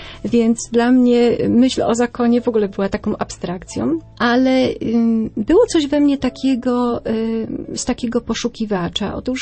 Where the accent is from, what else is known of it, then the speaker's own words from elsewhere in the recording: West Pomeranian Voivodeship, Poland; Ja pochodzę z Nadmorza, z województwa szczecińskiego, wtedy jeszcze.